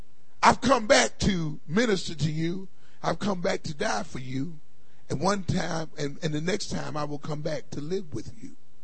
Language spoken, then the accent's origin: English; Philadelphia, Pennsylvania, United States; now I come from Philadelphia.